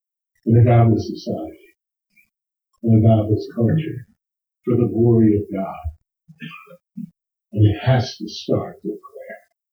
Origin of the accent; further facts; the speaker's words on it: New Jersey, United States; accent: Jersey; Fourth, is my Jersey accent.